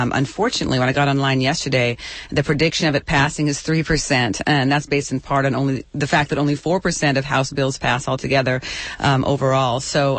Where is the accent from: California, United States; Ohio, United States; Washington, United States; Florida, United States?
Washington, United States; Tacoma; Because I know, I mean, I'm from Tacoma, Seattle area, and it's just so different up there.